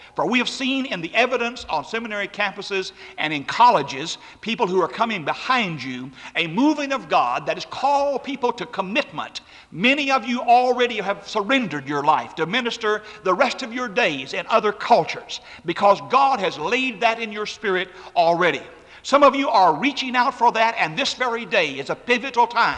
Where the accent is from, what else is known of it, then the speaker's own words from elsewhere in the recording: Dallas, Texas, United States; I grew up in South Dallas in a kind of inner city where street fighting was a way of survival and a kind of a way of life